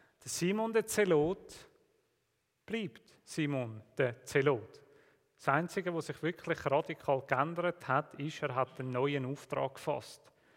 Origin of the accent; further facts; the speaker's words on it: Switzerland; Ich habe mir jetzt überlegt, mit was kannst du als Schweizer die Flasche wieder füllen.